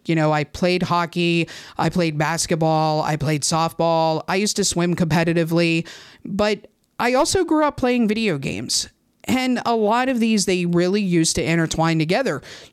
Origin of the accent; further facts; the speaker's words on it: Pittsburgh, Pennsylvania, United States; you know I grew up in Pittsburgh.